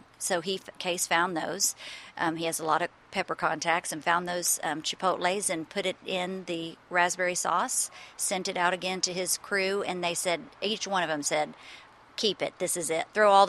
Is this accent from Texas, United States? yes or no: yes; Houston, Texas, United States; No, I was born and raised in Houston. And Case and I met at Texas A&M.